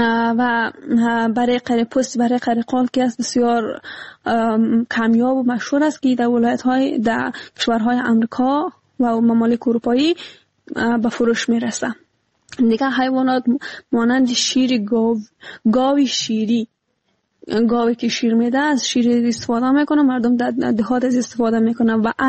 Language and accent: Persian; Afghanistan; افغانستان ما همه ما افغان هستیم